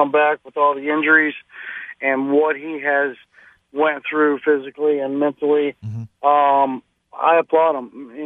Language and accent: English; St. Louis, Missouri, United States; Born and raised in St. Louis.